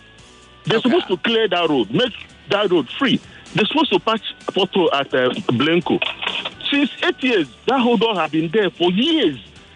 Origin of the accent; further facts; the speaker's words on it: Nigeria; As a Nigerian, as a nation.